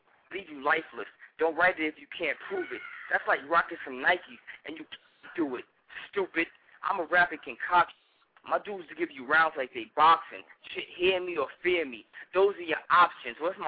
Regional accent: New York, United States; I'm a nigga from New York, and I heard about Philly.

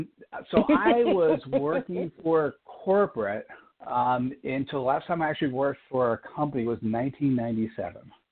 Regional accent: United States; I am uncomfortable as an American, and many of us are, that I only speak one language. I speak English, and it's not even Queen's English; it's American English.

